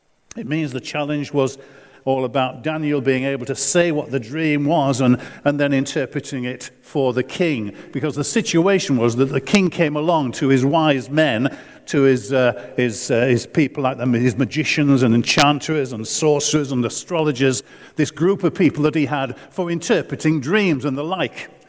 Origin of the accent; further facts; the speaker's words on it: Yorkshire and the Humber, United Kingdom; I'm a Yorkshireman